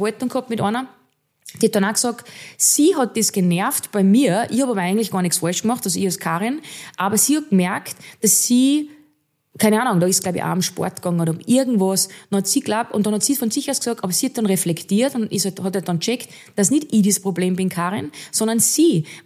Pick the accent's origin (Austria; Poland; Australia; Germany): Austria; das ist einfach das System bei uns in Österreich oder generell geschuldet